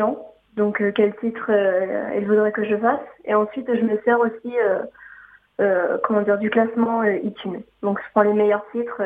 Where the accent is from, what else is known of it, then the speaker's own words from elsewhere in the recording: Huelva, Andalusia, Spain; French is a second language; now in France; Je suis originaire de Huelva, en Andalousie.